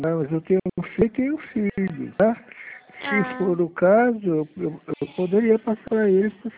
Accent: Minas Gerais, Brazil; Eu sou mineiro, uai.

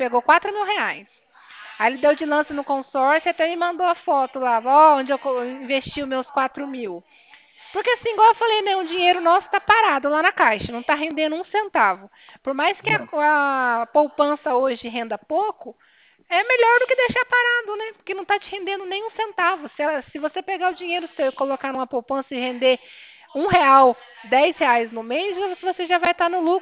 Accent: Cornélio Procópio, Paraná, Brazil; Isso, eu sou de Cornélio Procópio.

